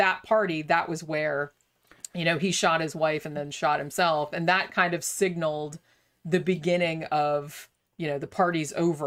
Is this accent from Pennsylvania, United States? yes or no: no; Daytona Beach, Florida, United States; I remember I grew up in Daytona Beach